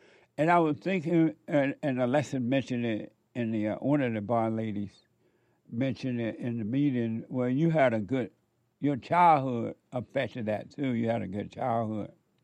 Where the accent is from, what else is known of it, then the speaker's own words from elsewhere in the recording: Alabama, United States; I grew up in Alabama on a plantation down in Alabama … I grew up under the Jim Crow laws, so-called Jim Crow laws.